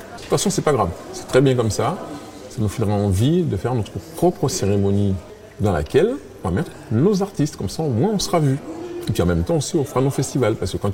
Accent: France; Mais comme on est français, on devrait trouver.

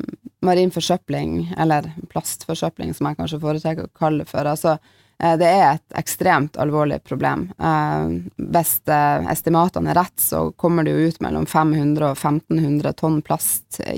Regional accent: Lofoten, Nordland, Norway; Ja, jeg født og oppvokst i Lofoten, opp med Vestfjorden, og med nær tilgang til både fjell og ikke minst hav

